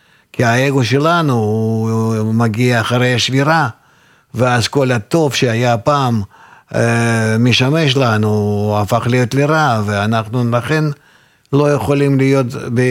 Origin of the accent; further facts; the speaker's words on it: Russia; Hebrew is a second language; moved away as an adult; now in Israel; לפי מה שאני מכיר רוסים, שנולדתי וגדלתי שם, ועד גיל 25 הייתי חי שם